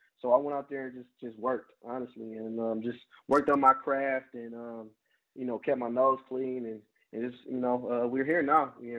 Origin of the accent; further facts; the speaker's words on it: Detroit, Michigan, United States; I've always been a fan since I was a young kid growing up in Detroit.